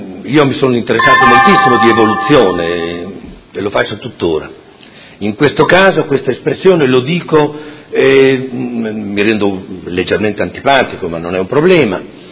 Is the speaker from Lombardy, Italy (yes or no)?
no; Modena, Emilia-Romagna, Italy; io sono di Modena, sono nato e tutto